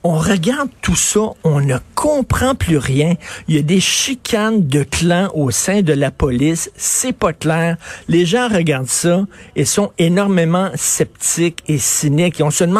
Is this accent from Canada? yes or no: yes; Quebec, Canada; parce que je suis un Québécois francophone